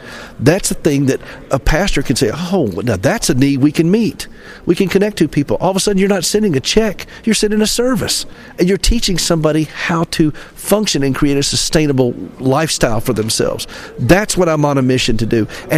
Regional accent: Nashville, Tennessee, United States

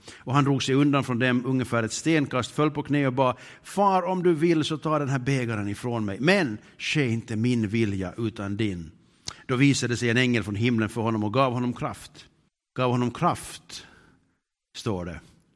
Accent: Finland; Men som finlandssvenskar eller som finländare så är vi ju mest glada på insidan.

